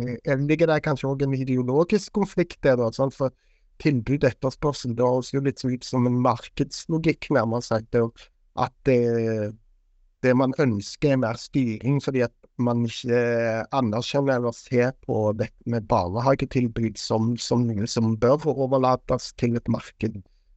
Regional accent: Stavanger, Rogaland, Norway; Selv om jeg er fra Stavanger, da, så jeg må være litt størst av Stavanger.

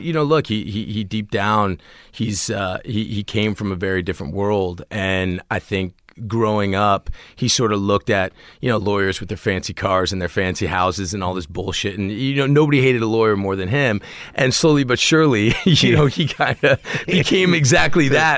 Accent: Washington, District of Columbia, United States; I grew up in D.C., in Washington, D.C. Do you know D.C.?

